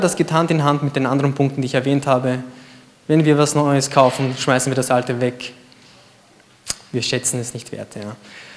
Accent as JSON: {"language": "German", "region": "Maramureș", "country": "Romania", "said": "Maramureș, ich komme aus Maramureș."}